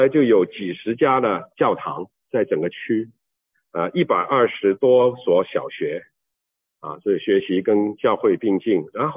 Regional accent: Shanghai, China; 我上海人

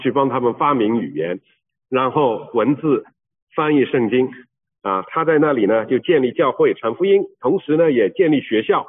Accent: Shanghai, China; 我上海人

